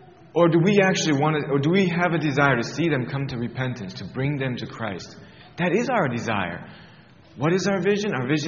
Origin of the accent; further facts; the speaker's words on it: Connecticut, United States; moved away; that's just how it was for me when we came from Connecticut and moved to Pennsylvania.